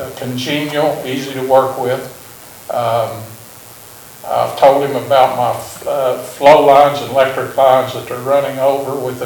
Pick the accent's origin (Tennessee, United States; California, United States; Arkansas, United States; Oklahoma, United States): Oklahoma, United States; Sperry; We grew up in Sperry and went to school together.